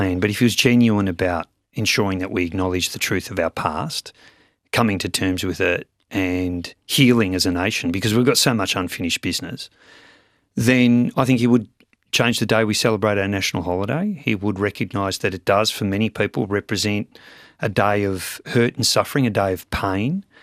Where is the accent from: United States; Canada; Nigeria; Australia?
Australia; You know, I'm a proud product of that great experiment called multiculturalism.